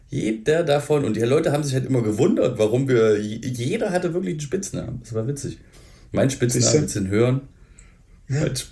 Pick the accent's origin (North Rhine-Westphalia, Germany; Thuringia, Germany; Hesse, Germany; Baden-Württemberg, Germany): Thuringia, Germany; zumindest bei uns in Thüringen, da wo ich herstamme, als Eichsfeld